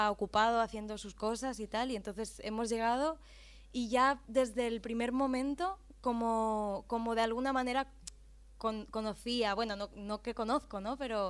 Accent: Catalonia, Spain; Yo como soy de allá, y soy muy de allá

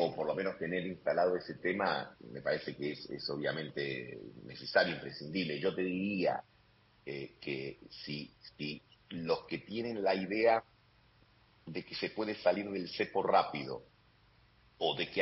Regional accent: Argentina; siendo nosotros argentinos

